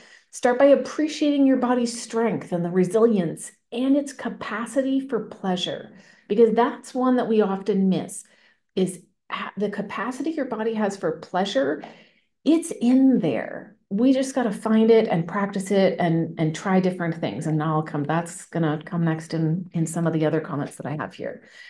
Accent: Canada; Now, I'm Canadian, so we do whatever it is we do up here.

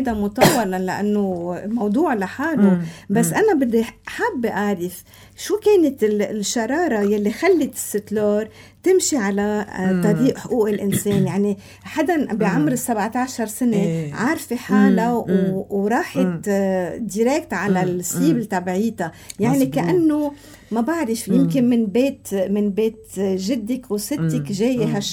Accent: Syria; أكيد أنا سوري

